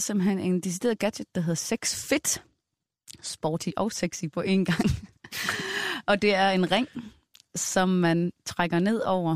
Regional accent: Vejle, Region of Southern Denmark, Denmark; fra da jeg var teenager hjemme i Vejle

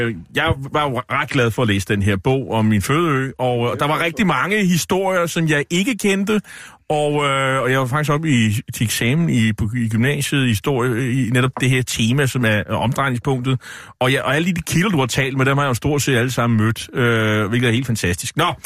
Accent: Nexø, Capital Region of Denmark, Denmark; Fordi jeg voksede op i Nexø, hvor vi faktisk også havde rigtig mange, der hoppede af fisker og så videre.

